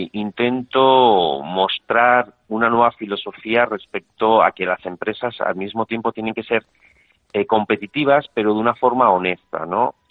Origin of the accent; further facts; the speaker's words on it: Lesaka, Navarre, Spain; que además es de mi pueblo, de Lesaca, de Navarra